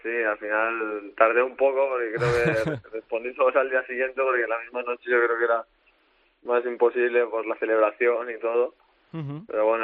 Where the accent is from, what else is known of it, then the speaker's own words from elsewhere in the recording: Spain; pero que yo soy español y así lo siento